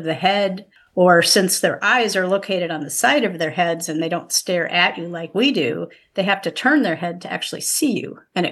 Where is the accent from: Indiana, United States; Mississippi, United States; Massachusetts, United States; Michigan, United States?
Indiana, United States; Beverly Shores; I grew up in Beverly Shores, and then I moved away for a while.